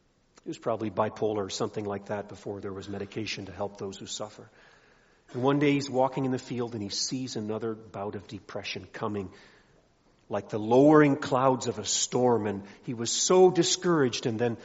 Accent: Nigeria; Children, maybe you remember me telling you more often growing up in Nigeria, that wretched bitter pill for malaria we had to swallow, chloroquine.

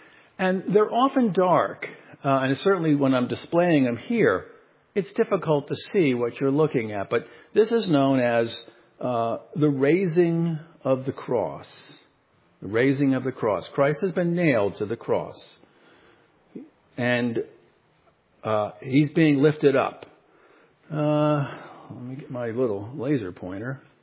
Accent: Brooklyn, New York, United States; born there; let's see, I was born in Brooklyn, New York.

